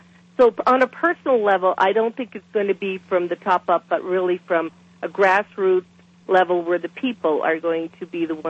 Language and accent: English; Italy; born there; English is a second language; because I'm Italian. I was born in Italy, so that's why it's spelled that way.